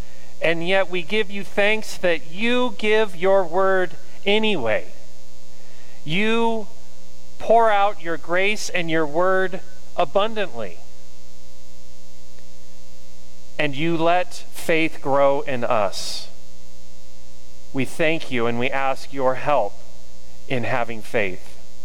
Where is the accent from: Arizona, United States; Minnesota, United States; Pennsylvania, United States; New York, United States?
Arizona, United States; Sedona; Now, the thing you got to understand about agriculture in where I grew up in Sedona is that we lived near Oak Creek.